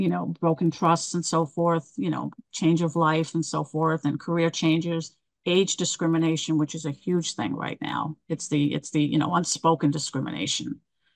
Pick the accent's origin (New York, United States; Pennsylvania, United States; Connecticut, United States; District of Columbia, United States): New York, United States; And being a New Yorker, you're always on.